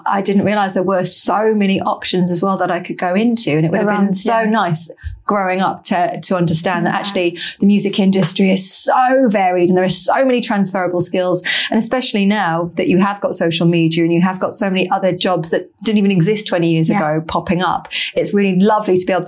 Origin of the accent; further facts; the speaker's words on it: East of England, United Kingdom; And I grew up in Norfolk